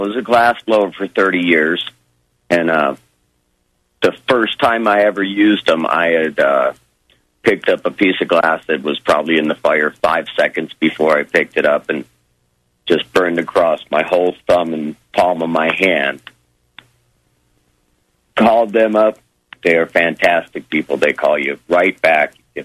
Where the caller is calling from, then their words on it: Denver, Colorado, United States; I'm calling from Denver, Colorado.